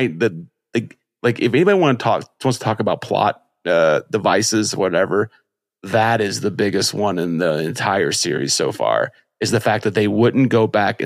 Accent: Indiana, United States; But I'm just from Indiana.

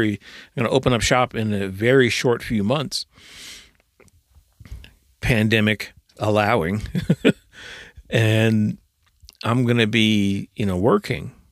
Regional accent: New Jersey, United States; I grew up in Jersey, so it was just home ownership was just never really on the table.

